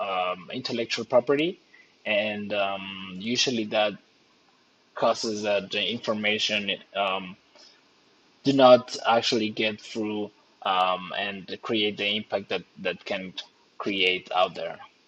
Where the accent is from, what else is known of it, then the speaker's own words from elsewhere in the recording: Mexico; I'm from Mexico.